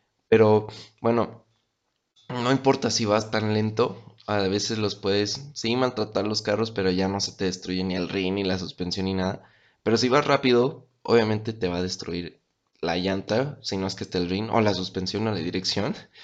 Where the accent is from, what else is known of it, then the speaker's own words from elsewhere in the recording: Querétaro, Mexico; La gente de aquí de Querétaro, que ya tiene muchísimos años, sabe que pocos somos los queretanos.